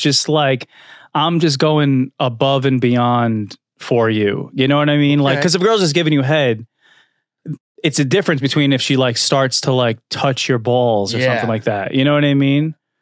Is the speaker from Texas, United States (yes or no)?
no; Staten Island, New York, United States; I'm from Staten Island, you know? We do that.